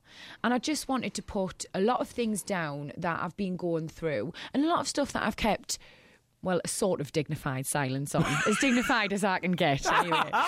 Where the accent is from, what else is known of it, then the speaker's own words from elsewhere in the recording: Newcastle, North East England, United Kingdom; I've always loved growing up in Newcastle and being from the northeast.